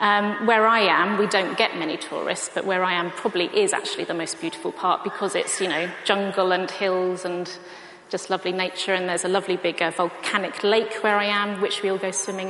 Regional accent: England, United Kingdom; I come from England.

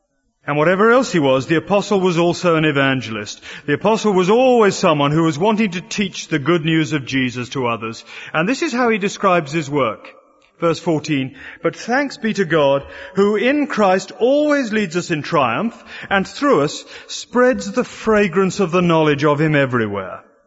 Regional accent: United Kingdom; You see, I am British, and the British disease is

